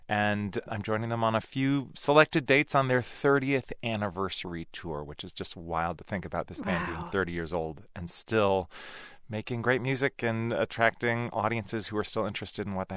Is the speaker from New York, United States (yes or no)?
no; Portland, Oregon, United States; now in Washington, United States; Well, I grew up in Portland, Oregon, which is